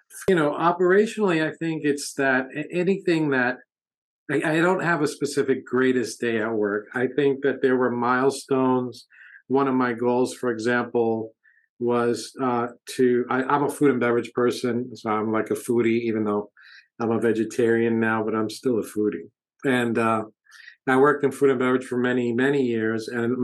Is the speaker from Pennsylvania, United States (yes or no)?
no; New York, United States; now in Broward, United States; No, I'm originally from New York. So Long Island in New York City area. And then I moved here. Well, I moved here twice.